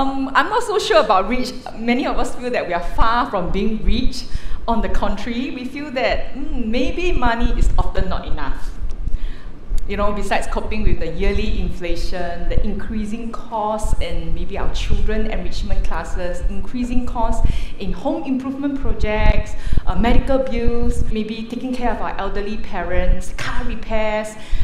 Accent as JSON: {"language": "English", "country": "Singapore", "said": "And then the moment we introduced ourselves, hey, we are from Singapore, this is what most of them will reply to us."}